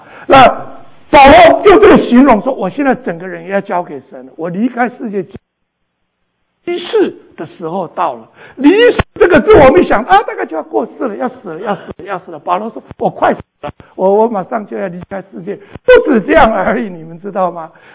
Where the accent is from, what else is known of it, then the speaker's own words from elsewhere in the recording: China; 我们中国人呢说谈死色怎么样色变